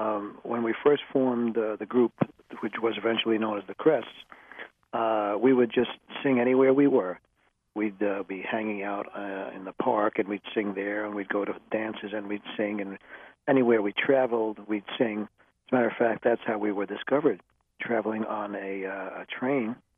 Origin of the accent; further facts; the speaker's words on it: New York, United States; No, I was not born in Brooklyn. I was born in Manhattan, the Lower East Side of Manhattan.